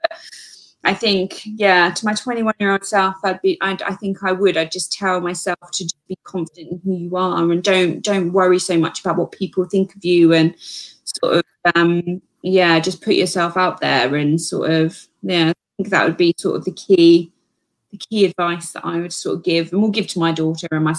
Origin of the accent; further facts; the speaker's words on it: East of England, United Kingdom; because I'm originally from Essex.